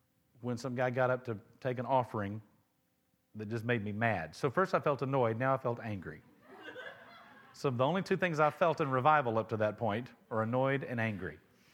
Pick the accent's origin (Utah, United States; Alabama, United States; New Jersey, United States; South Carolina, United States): Alabama, United States; Mobile; I'm a pastor from Mobile, Alabama.